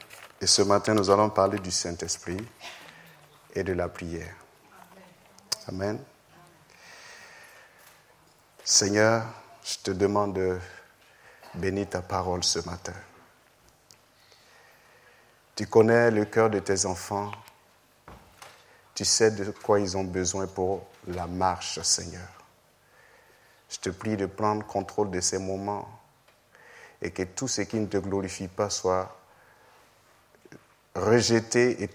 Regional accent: Burkina Faso; Je suis venu du Burkina Faso en vacances avec ma femme

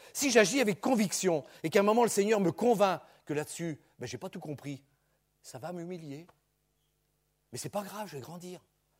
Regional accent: Brittany, France; Moi, je suis breton, les bretons, et machin.

